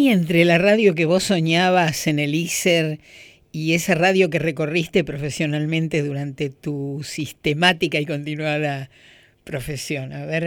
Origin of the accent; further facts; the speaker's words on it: Buenos Aires, Argentina; Yo sí soy porteña. Yo amo el tango por porteña.